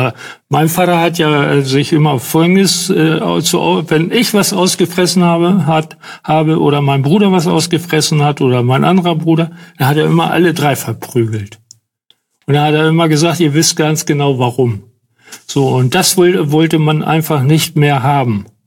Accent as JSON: {"language": "German", "town": "Hänigsen", "region": "Lower Saxony", "country": "Germany", "tie": "born there", "said": "In der Nähe von der ehemaligen Kreisstadt Burgdorf. So, und da, ich bin in Henigsen geboren. Ich bin in unserem Haus, was man mal damals gebaut hat, geboren, 1952."}